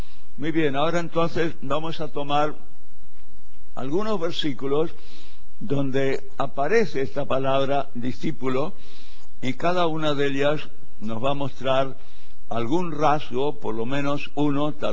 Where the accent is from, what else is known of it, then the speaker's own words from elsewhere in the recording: Buenos Aires, Argentina; born there; Yo nací en Buenos Aires, en la Argentina